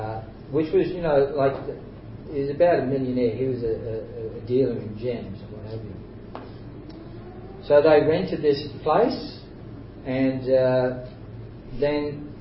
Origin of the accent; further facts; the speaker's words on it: Australia; That's a good thing about being Australian, you look at the chart and you say, oh, I don't trust this person.